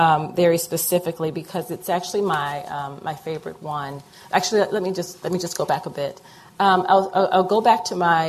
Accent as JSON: {"language": "English", "region": "the South", "country": "United States", "said": "I'm from the South, so you can't be a good Southern Christian woman without some reference to Jesus"}